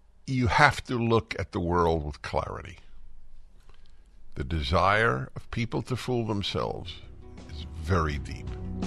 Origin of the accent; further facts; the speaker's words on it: United States; The naivete of most American Jews. I'm an American Jew. I am deeply involved in Jewish life